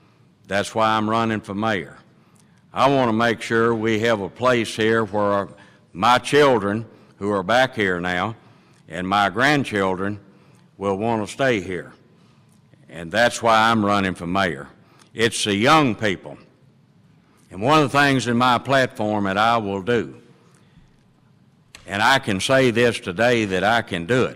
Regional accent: Hopkinsville, Kentucky, United States; I was born and raised here in Christian County. I've been a lifelong resident, still got the same farm where I was born and raised. I've lived in the city limits of Hopkinsville for over 40 years.

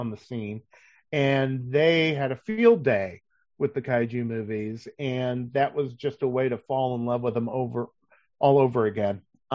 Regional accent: Florida, United States; I grew up in South Florida in the mid 70s. So picture me on my living room floor, about 7 years old, watching WCIX out of Miami

